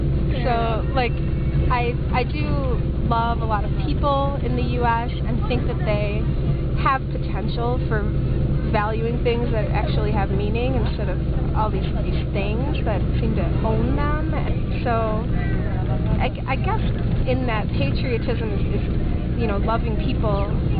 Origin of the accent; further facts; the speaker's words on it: Wheaton, Illinois, United States; I grew up in Wheaton, Illinois, which is a suburb of Chicago, and it's very religious and very white.